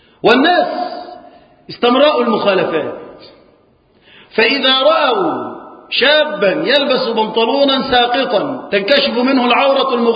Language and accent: Arabic; Egypt; اللهم اجعل بلدنا مصر أمنا أمانا مطمئنا